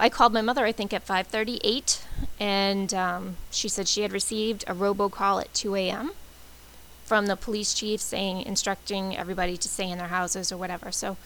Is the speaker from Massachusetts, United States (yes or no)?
yes; Watertown, Massachusetts, United States; now in East Bridgewater, United States; And there in Watertown, which is my hometown where I grew up in and lived in after I got married until I moved here to East Bridgewater.